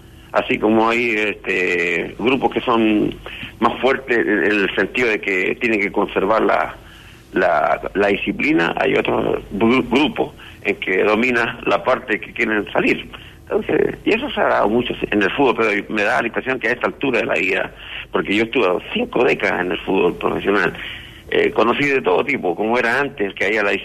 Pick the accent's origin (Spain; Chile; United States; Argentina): Chile; La Serena, Coquimbo; Yo estoy acá en Serena, Coquimbo, en mi tierra